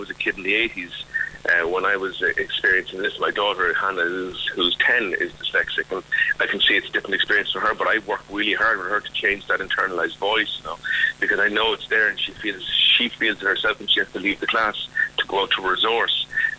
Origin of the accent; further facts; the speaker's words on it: Cork, Munster, Ireland; as a young kid growing up in Cork